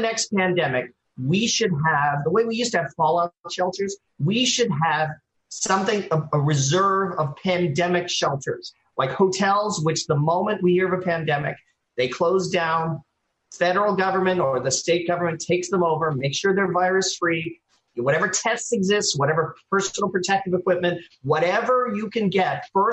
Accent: New York, United States; because I'm a New Yorker like you, Eric.

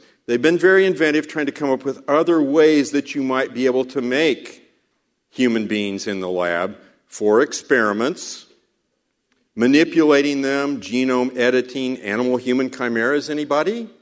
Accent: Kansas, United States; I'm from Kansas, and so in Kansas, when Sam Brownback was governor

